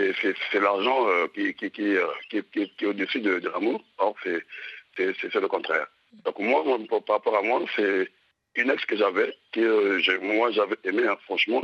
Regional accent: Brazzaville, Republic of the Congo; now in Europe; moi, je suis congolais de Brazzaville, je suis ici en Europe

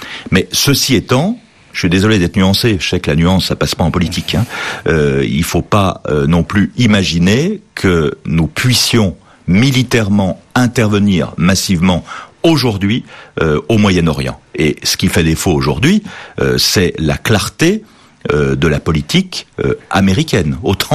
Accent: France; Moi, je suis français

